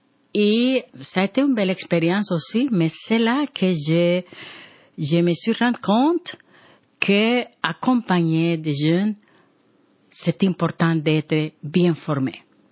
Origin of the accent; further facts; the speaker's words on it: Honduras; Je viens du sud de Honduras où est la chaleur à 40.